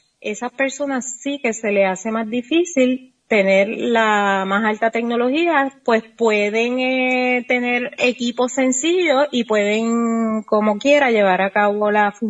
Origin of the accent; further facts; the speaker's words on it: Puerto Rico; En mi país son bien estrictos en cuanto a las regulaciones. Nosotros poseemos diferentes regulaciones, pero entre ellas, todo el mundo tiene que tener la regulación, o como te digo así, el visto bueno del Departamento de Salud de Puerto Rico